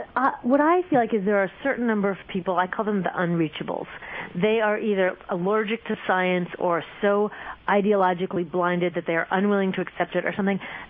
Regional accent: United States; And generally, when I said I was from the United States, generally I was greeted with a really positive warmth.

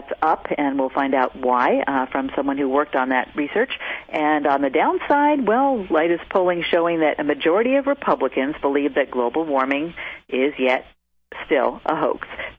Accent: San Francisco, California, United States; there's a big one brewing for my hometown, San Francisco, this evening

